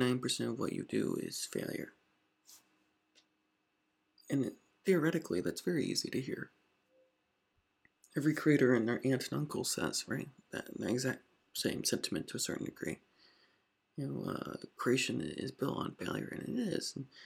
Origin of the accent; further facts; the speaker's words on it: Indianapolis, Indiana, United States; Growing up in Indianapolis, Indiana, there's not exactly a lot of roads to becoming a filmmaker.